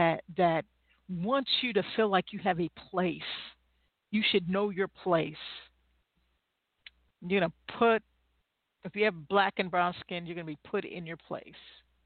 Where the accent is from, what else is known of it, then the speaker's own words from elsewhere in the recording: Midwest, United States; when I married my husband, I was from the Midwest. We're both from the Midwest.